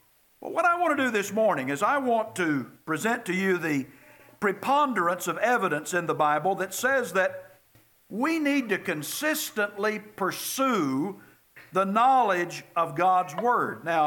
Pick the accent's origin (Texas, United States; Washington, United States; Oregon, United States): Texas, United States; Houston; well, look, I'm from Houston, Texas, and I am absolutely ignorant about the traffic around here.